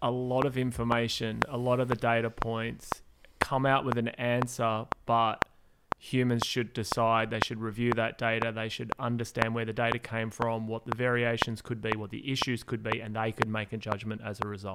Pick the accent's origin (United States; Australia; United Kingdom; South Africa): Australia; Perth, Western Australia; because I'm from Perth and you've mentioned Perth three times